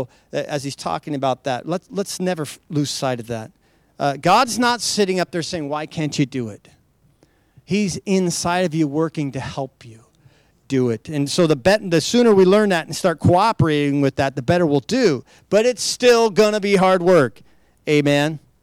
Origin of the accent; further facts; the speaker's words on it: Idaho, United States; I grew up in Idaho in the woods of Idaho. We were doing everything under the sun.